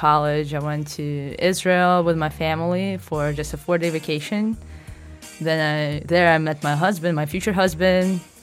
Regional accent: Russia; I'm originally from Russia. I'm married. I've been married for 2.5 years.

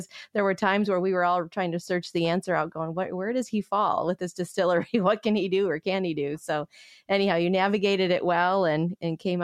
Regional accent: Midwest, United States; When I came from the Midwest, it's definitely a little slice of heaven here.

